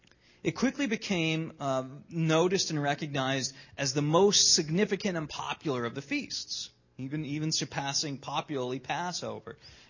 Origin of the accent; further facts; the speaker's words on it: United States; I'm an American.